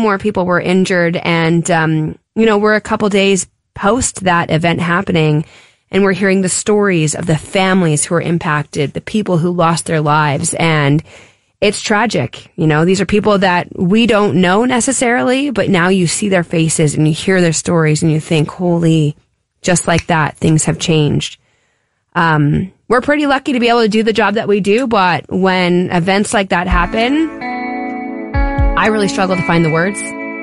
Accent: Burnaby, British Columbia, Canada; I'm also from Burnaby, British Columbia, and I look at Vancouver as the place that raised me, turned me into the person that I am today.

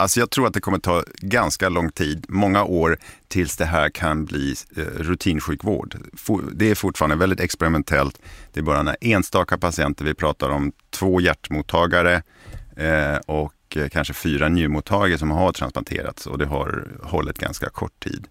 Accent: Germany; Swedish is a second language; Jag är tysk i botten, så jag kanske säger fel ibland.

